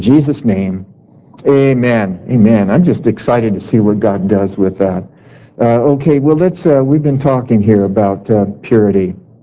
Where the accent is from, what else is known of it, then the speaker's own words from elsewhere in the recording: California, United States; I'm from California.